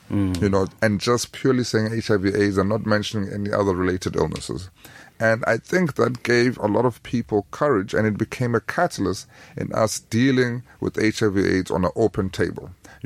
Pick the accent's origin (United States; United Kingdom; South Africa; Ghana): South Africa; first language Xhosa; English is a second language; The official language of Wakanda is Xhosa, which is my native language.